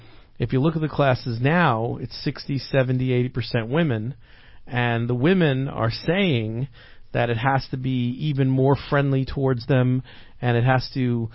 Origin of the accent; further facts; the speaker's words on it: New York, United States; that happened to me a couple of times growing up on Long Island.